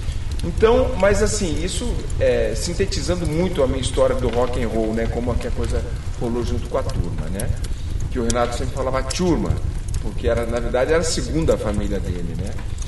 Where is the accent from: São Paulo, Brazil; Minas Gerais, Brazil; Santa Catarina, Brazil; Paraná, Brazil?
Paraná, Brazil; Curitiba; now in Brasília, Brazil; Então saímos aqui de Curitiba, eu, meu pai, minha mãe e minha irmã. Núcleo de curitibanos que foram morar em Brasília.